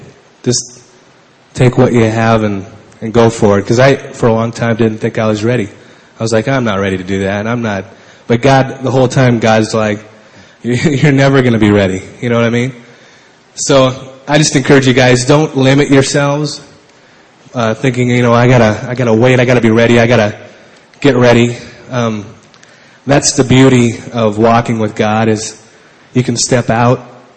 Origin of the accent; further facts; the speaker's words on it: Washington, United States; I'm from Washington State.